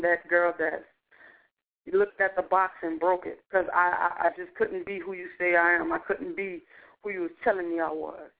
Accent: New Orleans, Louisiana, United States; now in Georgia, United States; I'm from New Orleans, Louisiana, but I live in Georgia now. So I was stepping into a whole new field, a whole new area of music, because I had never been outside of Louisiana.

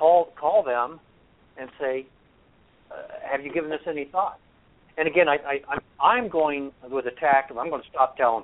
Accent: Ohio, United States; I'm from Ohio. I know better.

